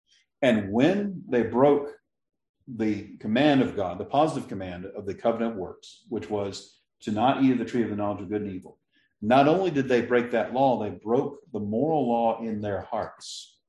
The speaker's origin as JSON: {"language": "English", "town": "Powder Springs", "region": "Georgia", "country": "United States", "tie": "born or raised there", "said": "When you come into my hometown, when you drive in, there are signs at every one of the borders as you drive in. It says, \"Welcome to Powder Springs,\" established as Springville in the year 1838."}